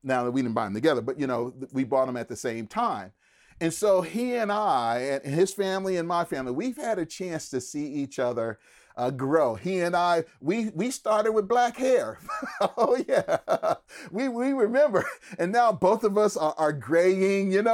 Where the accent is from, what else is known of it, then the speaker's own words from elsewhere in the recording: California, United States; born there; I'm a first generation Californian here. I was born here in California, but my mom was born in New Orleans, and my grandmother and grandfather, they're from New Orleans as well.